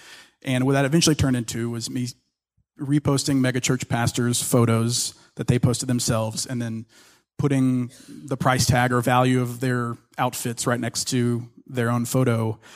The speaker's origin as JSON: {"language": "English", "region": "the South", "country": "United States", "tie": "born or raised there", "lives_now": "Dallas, United States", "said": "I grew up in the South, and so it's almost a given."}